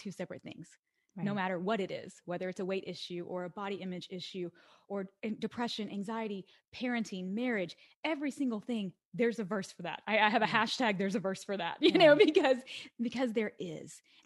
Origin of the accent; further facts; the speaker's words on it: Kentucky, United States; moved away as an adult; Well, originally I'm from Western Kentucky, and after college, I moved to the Washington, D.C. area, same as Heather did.